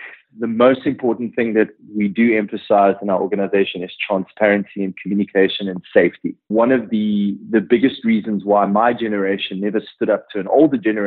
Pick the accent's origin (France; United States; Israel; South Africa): South Africa; when I grew up in South Africa, where conflict was very much part of your life